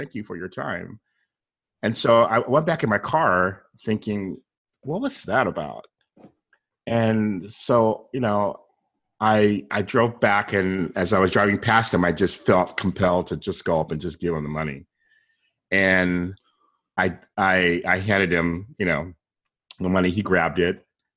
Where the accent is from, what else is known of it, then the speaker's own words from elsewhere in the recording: San Diego, California, United States; And then we connected because I'm from San Diego originally.